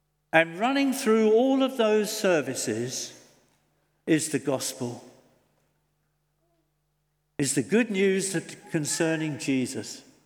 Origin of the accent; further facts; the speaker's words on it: Norwich, East of England, United Kingdom; I'm in the Norwich, I come from Norwich. You know, that's that place sort of in the wilderness, a bit up, you know, up country from here.